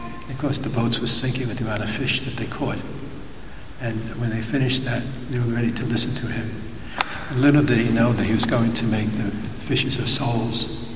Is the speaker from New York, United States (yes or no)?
yes; Brooklyn, New York, United States; from a strange place called Brooklyn in New York. You might recognize my little accent sometimes. It's a little bit different.